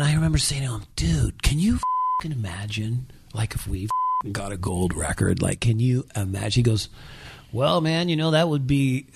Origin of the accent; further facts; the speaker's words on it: Toronto, Ontario, Canada; And it was in Toronto, my hometown.